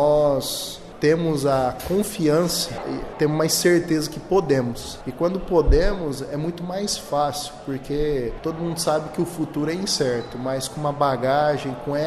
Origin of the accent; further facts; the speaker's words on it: Ilha Solteira, São Paulo, Brazil; Sou nascido e criado em Ilha Solteira e tive a honra de estudar.